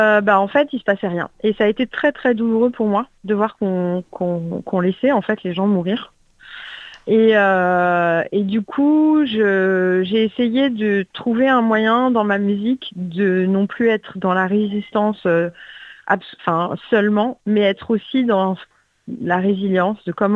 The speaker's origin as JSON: {"language": "French", "country": "France", "tie": "born or raised there", "said": "moi j'ai grandi en France. J'ai pas beaucoup bougé quand j'étais petite."}